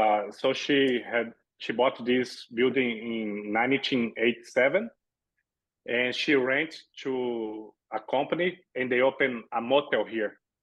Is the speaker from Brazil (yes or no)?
yes; Brazil; English is a second language; moved away as an adult; now in Las Vegas, United States; I never heard about hostels in Brazil. I'm from Brazil.